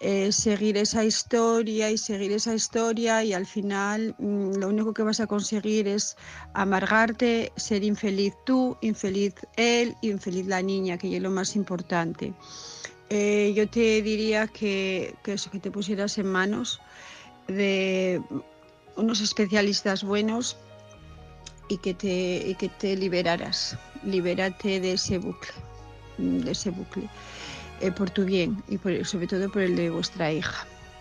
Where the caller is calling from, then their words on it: Asturias, Spain; de Asturias